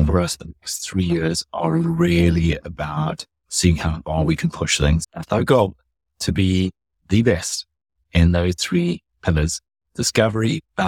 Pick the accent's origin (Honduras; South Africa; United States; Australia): South Africa; I'm South African, I come from farming stock.